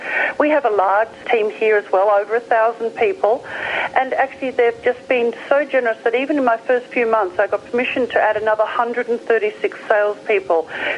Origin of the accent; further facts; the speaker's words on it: Australia; It is. You got it right. Well done. I'm an Aussie.